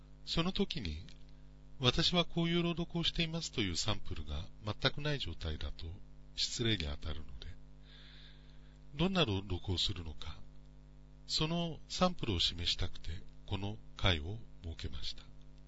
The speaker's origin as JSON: {"language": "Japanese", "region": "Tokyo", "country": "Japan", "tie": "born or raised there", "said": "ちょうど高度成長期に子供の頃を過ごしていて、近所に住んでいた子たちっていうのがよそから引っ越してきた子ばっかり、まあ、東京の住宅街だったんです。"}